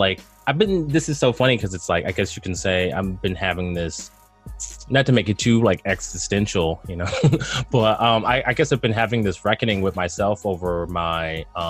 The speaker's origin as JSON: {"language": "English", "region": "Ohio", "country": "United States", "tie": "born or raised there", "said": "because like I said, I'm from Ohio. I grew up in Ohio."}